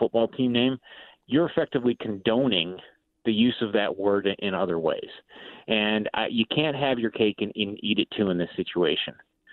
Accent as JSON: {"language": "English", "region": "South Dakota", "country": "United States", "tie": "born or raised there", "said": "I grew up in South Dakota, and, you know, there are a lot of Native Americans in South Dakota, lots of reservations."}